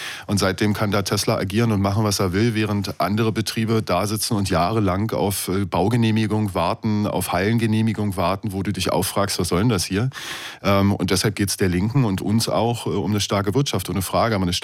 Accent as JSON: {"language": "German", "town": "Eberswalde", "region": "Brandenburg", "country": "Germany", "tie": "born or raised there", "said": "Und ich kenne zum Beispiel jetzt in meiner Heimatstadt in Eberswalde, eine Apotheke musste schließen"}